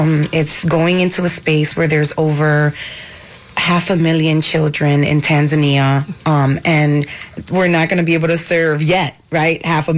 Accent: Chicago, Illinois, United States; I'm from Humble Park. I identify as an Afro-Boricua, right? So I'm like in the space between the Latinos and black, being black and being Latina.

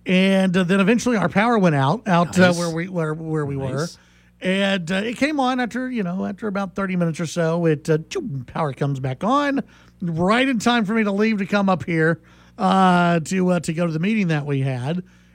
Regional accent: Dallas, Texas, United States; growing up in Dallas, Fort Worth, you don't get a lot of mud rain.

